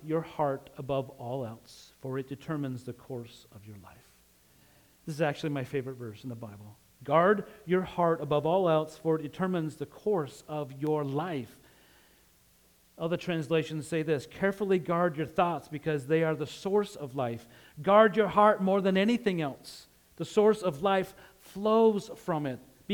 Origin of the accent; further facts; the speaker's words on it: Utah, United States; accent: Western drawl; Now, I'm from Utah, and some people will say that I have a Western drawl, kind of draw our words out, but we say you all like normal people.